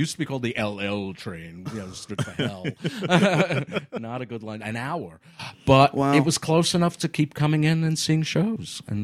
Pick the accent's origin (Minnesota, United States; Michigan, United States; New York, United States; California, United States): New York, United States; Brooklyn; I grew up in Brooklyn, so I'm lucky my mother took me to shows.